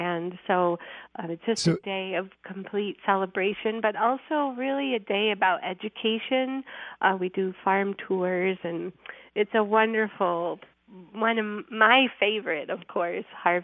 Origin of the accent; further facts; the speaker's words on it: Vermont, United States; now in California, United States; I grew up in Vermont, where there's definitely a winter and cold and, you know, time that's sort of forced inside.